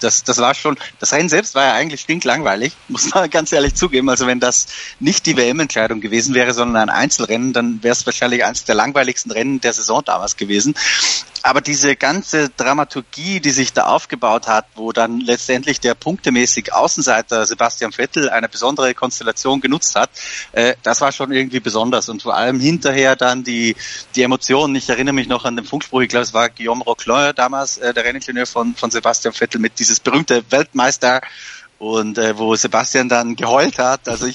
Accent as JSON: {"language": "German", "country": "Austria", "said": "da wo ich herkomme in Österreich, die letzte weiße Weihnacht ist auch schon ein Weilchen her."}